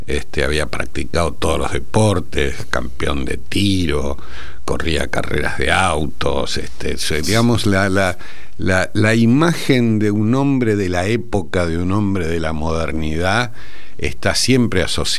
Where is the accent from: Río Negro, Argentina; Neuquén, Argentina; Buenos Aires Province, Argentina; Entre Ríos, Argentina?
Entre Ríos, Argentina; que yo vi mucho en mi infancia en Entre Ríos